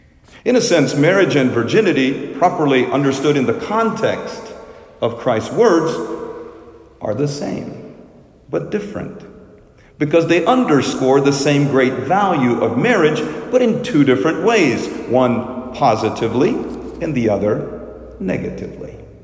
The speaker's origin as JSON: {"language": "English", "country": "India", "tie": "born or raised there", "also_born_or_lived": "Little Rock, United States", "said": "Growing up in India and later in Little Rock, we were not particularly super devout Catholics."}